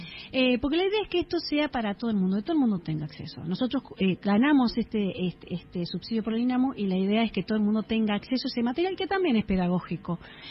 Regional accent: Argentina; como argentinos

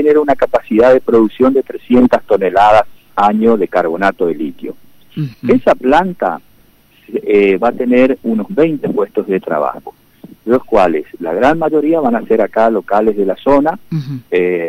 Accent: Formosa, Argentina; Y bueno, de ahí vine a trabajar acá. Yo soy de acá, de Formosa.

